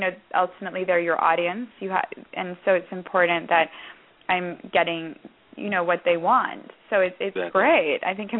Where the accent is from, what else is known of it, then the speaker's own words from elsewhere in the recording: United Kingdom; I think being British, we love a good theme.